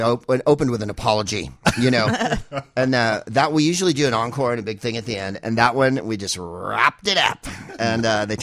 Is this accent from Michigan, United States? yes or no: no; San Francisco, California, United States; I knew Robin because I'm from San Francisco, so I knew him over the years.